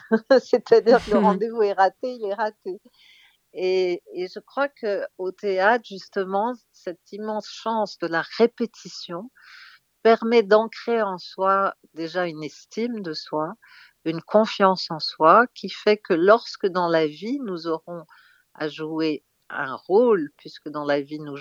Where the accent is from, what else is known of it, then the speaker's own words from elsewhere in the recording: Russia; En tant que Russe, vous pensez bien que cette guerre me touche.